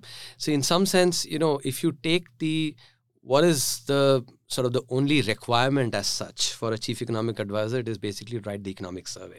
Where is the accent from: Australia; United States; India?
India; North India; as a South Indian growing up in the North, wanted to be like the North Indians, speak Hindi like them